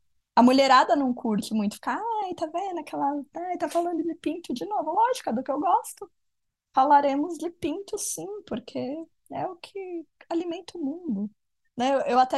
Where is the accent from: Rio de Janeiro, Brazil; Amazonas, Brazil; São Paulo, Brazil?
São Paulo, Brazil; E eu sou de São Paulo